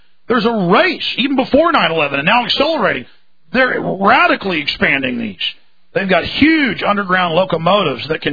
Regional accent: Dallas, Texas, United States; I grew up in Dallas.

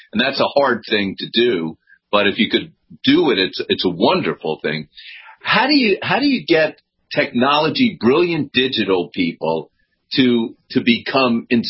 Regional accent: New York, United States; I admit it. I'm a New Yorker.

